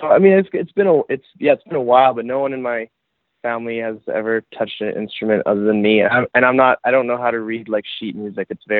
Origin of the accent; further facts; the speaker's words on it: Calgary, Alberta, Canada; we're all from Calgary.